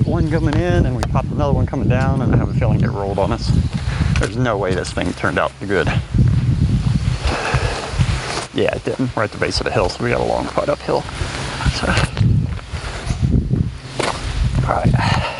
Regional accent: Florida, United States; I'm from Florida and I see some pretty weird bugs.

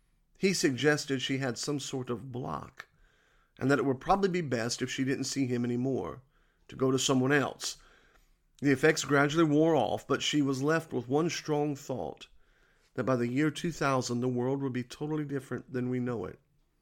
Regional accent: Wheeling, West Virginia, United States; born there; I was born myself in Wheeling, West Virginia, so I know it well.

